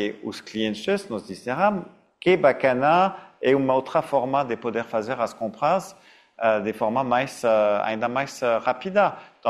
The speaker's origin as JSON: {"language": "Portuguese", "country": "France", "second_language": "Portuguese", "lives_now": "Brazil", "said": "e como franceses morando aqui no Brasil, eu tenho que usar os dois sistemas bancários"}